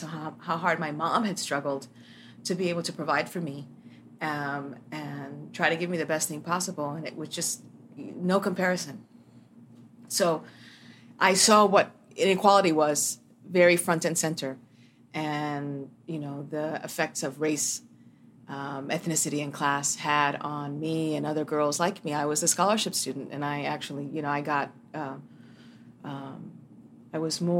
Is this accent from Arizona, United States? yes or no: no; Miami, Florida, United States; I grew up in Little Havana with, you know, in a very tight-knit Cuban community.